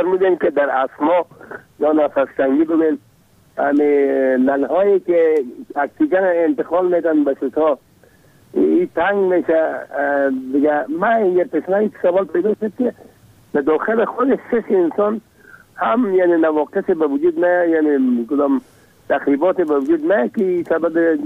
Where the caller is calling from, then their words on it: Kabul, Afghanistan; از کابل هستم.